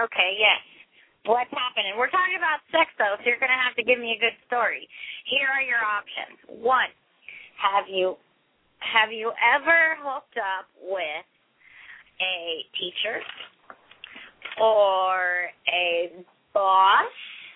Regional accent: San Diego, California, United States; born there; I was born in San Diego. Everybody speaks Spanish, right?

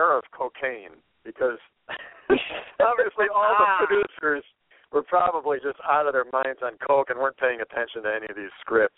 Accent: Milwaukee, Wisconsin, United States; as far as I know, I'm from Milwaukee.

